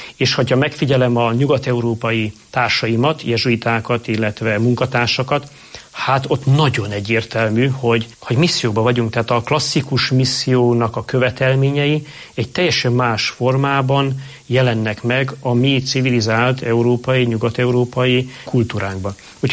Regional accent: Romania; mert én, aki a 80-as években nőttem fel, hát hasonló tapasztalatokat szereztem, mint amit ő, illetve sokszor azt is érzem, hogy hasonló egyházi életet éltek, mint amit mi is éltünk Romániában, ugye 80-as években.

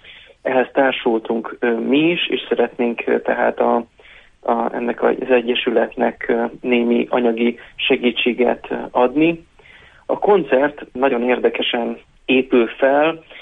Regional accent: Eger, Heves, Hungary; Én ugye egri származású vagyok

